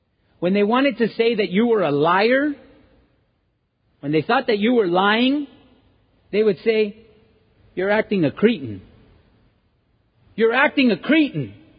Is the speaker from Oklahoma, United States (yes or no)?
no; California, United States; I'm from California, and I thought, man, you could easily say, "You're acting a Californian. You're acting a Californian."